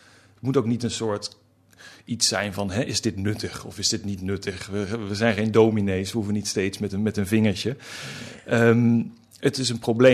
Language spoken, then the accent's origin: Dutch; Limburg, Netherlands; Dat las ik al in de bibliotheek in Noord-Limburg, waar ik vandaan kom.